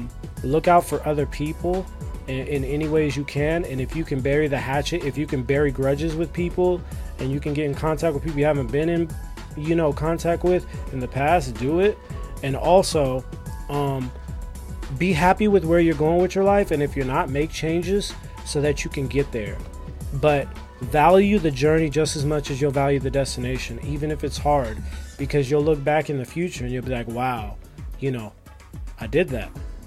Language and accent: English; United States; now in Los Angeles, United States; I'm from America. I live in Los Angeles